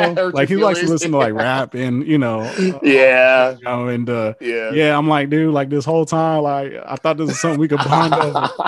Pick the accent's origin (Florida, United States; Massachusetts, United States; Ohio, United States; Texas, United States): Texas, United States; Killeen; being Black, you know, I know I got friends, you know, that I would bond with and because I grew up in Killeen